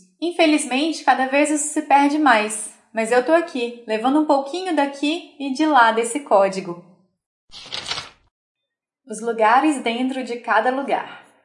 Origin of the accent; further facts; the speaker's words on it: Santa Cecília, Santa Catarina, Brazil; born there; also born or lived in Araguari; Eu nasci em Santa Cecília, Santa Catarina, mas fui registrado em Araguari com 3 meses de idade e hoje tenho 55 anos. A minha família, meus avós, tios e pais, estavam no meio desse pessoal que saiu de Santa Catarina para alavancar a ferrovia.